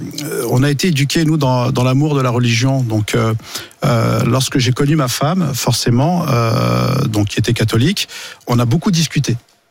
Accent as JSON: {"language": "French", "town": "La Courneuve", "region": "Île-de-France", "country": "France", "tie": "born or raised there", "also_born_or_lived": "Paris", "said": "J'ai grandi à la Courneuve quand j'étais petit, et ensuite j'étais dans le 20e."}